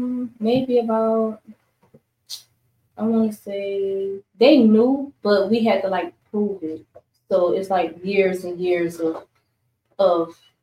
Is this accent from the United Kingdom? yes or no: no; New Orleans, Louisiana, United States; Well, I'm from the Lower Ninth Ward. Press Park to be exact. It's no longer there. They didn't rebuild it.